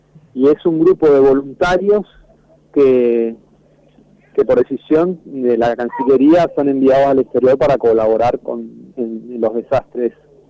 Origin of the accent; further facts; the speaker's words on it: Posadas, Misiones, Argentina; Nosotros en el mes de mayo empezamos a trabajar acá en Misiones, yo soy de acá de Posadas, sí.